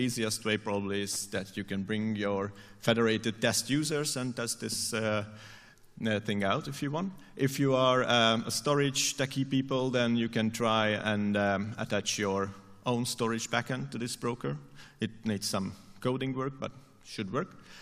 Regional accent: Turin, Piedmont, Italy; English is a second language; from Torino.

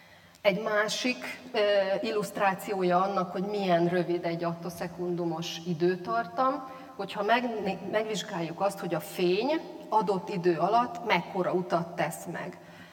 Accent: Szeged, Csongrád-Csanád, Hungary; Szegedről jöttem, mint szegedinek, nekem a fényről az első dolog, ami eszembe jut, hogy Szeged a napfény városa.

